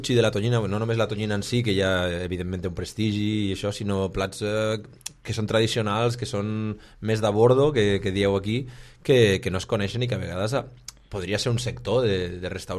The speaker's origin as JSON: {"language": "Catalan", "town": "Barcelona", "region": "Catalonia", "country": "Spain", "tie": "born or raised there", "said": "vinc de Barcelona, nascut a Barcelona"}